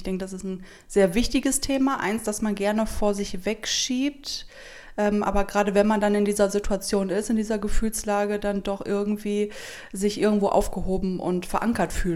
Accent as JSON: {"language": "German", "region": "Rhineland", "country": "Germany", "said": "Also ich komme ja aus dem Rheinland."}